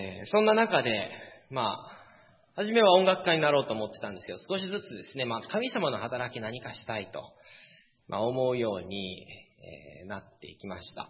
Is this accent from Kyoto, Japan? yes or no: yes; Tanba, Kyoto, Japan; 日本生まれ育ちです。京都ですって言って、京都？とか言われるんですけど、まあ、丹波の黒豆の有名なんですね、丹波から、丹波生まれ育ちだったんですけれども